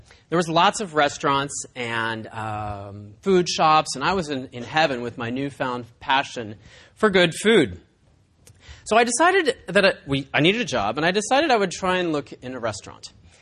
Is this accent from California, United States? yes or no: yes; Orinda, California, United States; I grew up in Orinda in the East Bay, and I went to a small liberal arts college on the East Coast for a couple of years, but I eventually ended up back in California.